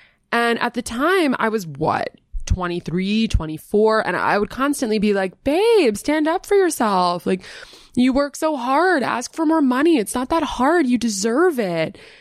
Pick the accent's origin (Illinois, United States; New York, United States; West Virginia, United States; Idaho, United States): New York, United States; New York City; And growing up in the Manhattan private school system, I had plenty of friends whose parents were prominent business people or celebrities